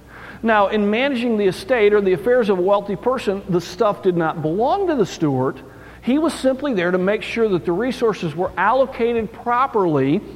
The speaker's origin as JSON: {"language": "English", "region": "Michigan", "country": "United States", "tie": "born or raised there", "said": "Growing up in Michigan, everything was fast-pitch softball"}